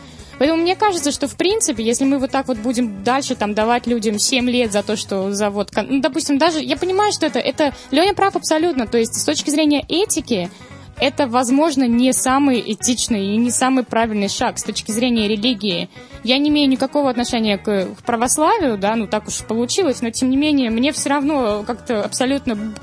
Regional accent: Belarus; вот в Беларуси, да, откуда я родом, по большому счету.

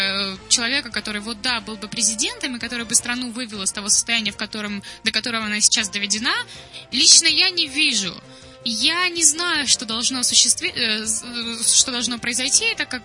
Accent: Belarus; я просто из Беларуси, в стране, в которой вообще слово «голосование» звучит очень странно.

